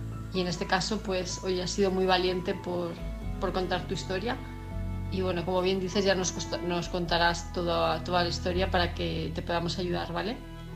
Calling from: Palma, Balearic Islands, Spain; de Palma de Mallorca

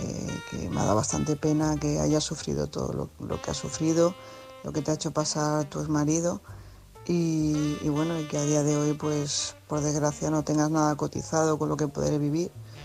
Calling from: Tarragona, Catalonia, Spain; corresponsal de Tarragona

